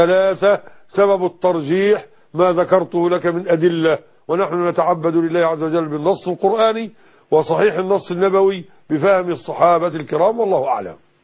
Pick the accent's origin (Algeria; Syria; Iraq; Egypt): Egypt